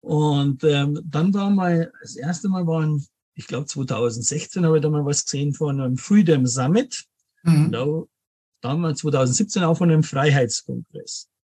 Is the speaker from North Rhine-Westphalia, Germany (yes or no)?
no; Munich, Bavaria, Germany; born there; lebe in München, bin gebürtiger Münchner auch und bin 57